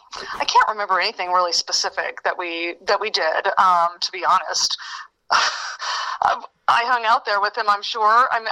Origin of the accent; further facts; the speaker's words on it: Evansville, Indiana, United States; also born or lived in Fort Wayne; I grew up in Evansville, and I was born there. We moved to Fort Wayne briefly.